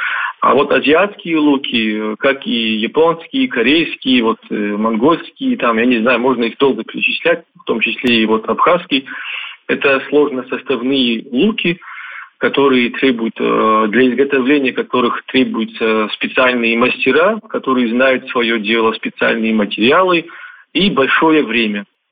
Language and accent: Russian; Kabardino-Balkaria, Russia; лично мне очень этого не хватает у себя на родине, здесь, в Кабардино-Балкарии